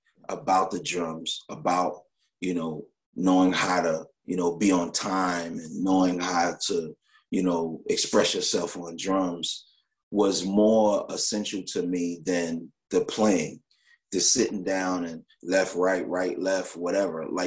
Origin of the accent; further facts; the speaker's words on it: New York, United States; You know, I'm from New York. You know, New York is a big but tight place.